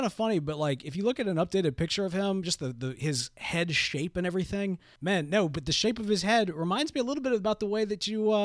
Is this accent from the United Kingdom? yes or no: yes; Scotland, United Kingdom; Personally, as a Scot